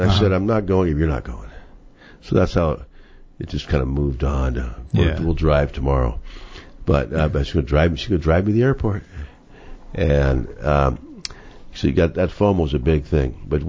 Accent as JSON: {"language": "English", "town": "Westchester", "region": "California", "country": "United States", "tie": "born or raised there", "said": "There's not many left. My hometown of Westchester had a bunch of those kind of places. They're all gone."}